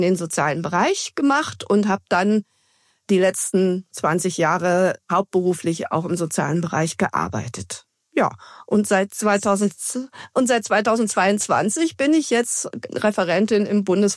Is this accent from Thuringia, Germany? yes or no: yes; Thuringia, Germany; Ich bin in einer Kleinstadt in Thüringen aufgewachsen